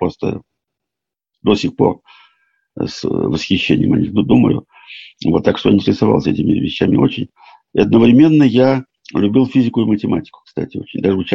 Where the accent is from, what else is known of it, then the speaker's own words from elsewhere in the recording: Moscow, Russia; born there; я родился в Москве сам уже в 32 году. Вот так что вот мама и папа, они выходцы из Владимирской области, оба из разных.